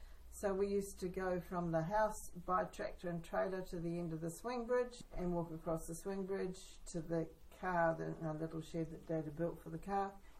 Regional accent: South Island, New Zealand; And at that stage, because we came from the South Island, I only have one sister

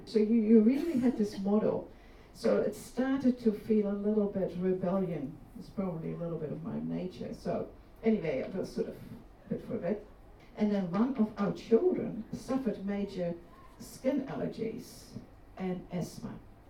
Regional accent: Netherlands; So for me, growing up in Holland, there was always the awareness that you had an auntie on the other side of the world.

